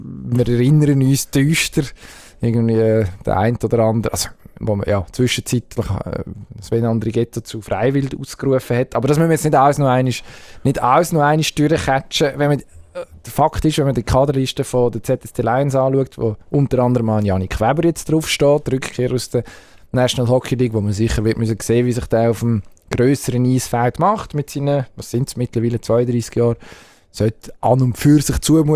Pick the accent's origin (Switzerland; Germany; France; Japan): Switzerland; Zurich; Und als Zürcher würde ich jetzt zum Beispiel fragen